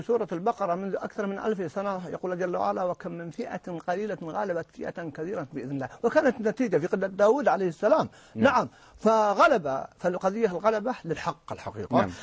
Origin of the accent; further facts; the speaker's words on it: Saudi Arabia; عندنا في المملكة العربية السعودية